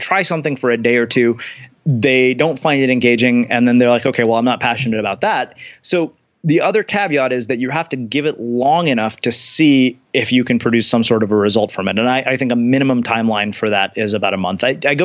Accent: India; I'm Indian, so this is something we've been encouraged to do since we were kids.

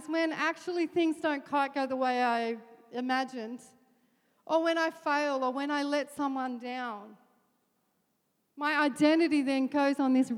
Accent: Australia; Our identity is more than the fact that I'm Australian

